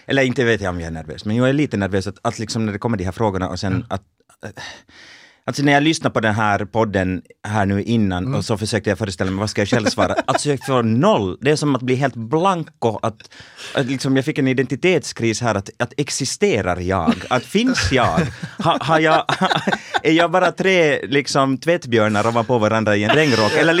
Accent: Ekenäs, Uusimaa, Finland; Hemma i Ekenäs, det på gårdarna där vid Västervik, gårdarna utanför Ekenäs.

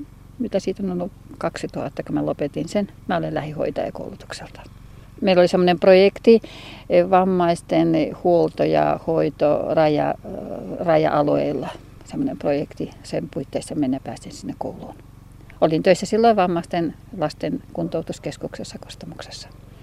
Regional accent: Tollonjoki, Republic of Karelia, Russia; Ei, minä olen kotoisin tuolta Tollonjoelta. Se suljettiin se kylä, mä olin silloin 4. luokalla pienenä tyttönä. Sitten me muutettiin tänne koko perheellä.

